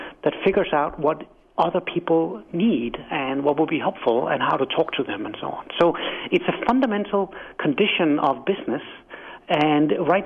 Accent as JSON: {"language": "English", "country": "Denmark", "second_language": "English", "moved": "as an adult", "lives_now": "United States", "said": "I'm, as you can hear in my quaint accent, I'm not from America. I'm from Denmark, and when I arrived here a decade ago"}